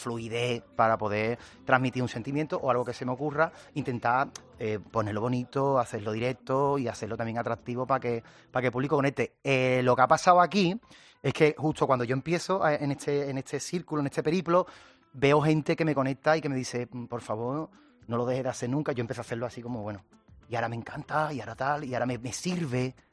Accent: Cádiz, Andalusia, Spain; Yo vengo de Cádiz y nosotros tenemos containers y containers de palabras, de términos, de acentos.

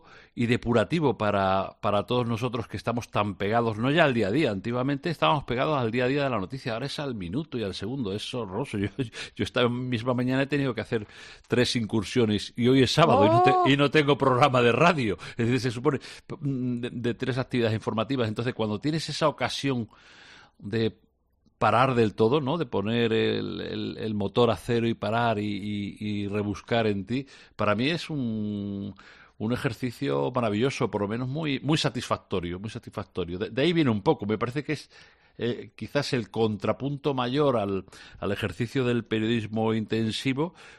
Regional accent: Guareña, Extremadura, Spain; Y eso es una Nochebuena como se celebraba en mi casa, en mi pueblo, en Guareña, cuando yo tenía 5, 8, 10, 12 años.

